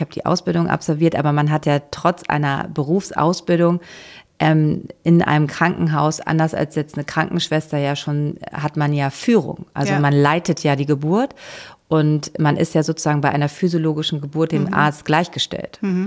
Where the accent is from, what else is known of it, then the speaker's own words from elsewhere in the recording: Stendal, Saxony-Anhalt, Germany; born there; ich bin 85 geboren. Da war natürlich noch die DDR, also ich bin in der DDR geboren, in einer Frauenklinik in Stendal